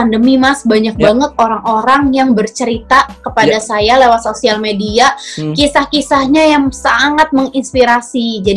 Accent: Cirebon, West Java, Indonesia; now in Bali, Indonesia; perjalanan aku dari Cirebon itu pindah ke Bali itu kurang lebih 1000 kilometer mas.

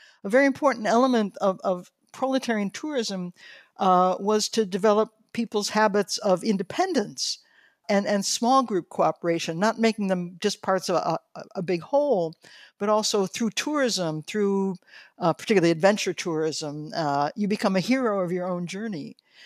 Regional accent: United States; I'm reminded, growing up in the United States in the 1950s

